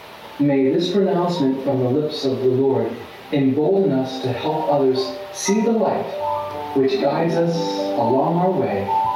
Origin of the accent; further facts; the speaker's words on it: United States; As an American, I marched on Washington, D.C., our nation's capital, to protest the Supreme Court decision decades ago, which legalized abortion in my country.